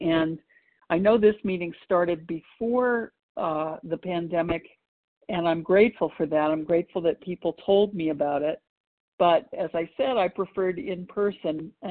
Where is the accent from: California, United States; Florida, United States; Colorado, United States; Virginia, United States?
Colorado, United States; Longmont; I'm an overeater from Longmont, Colorado.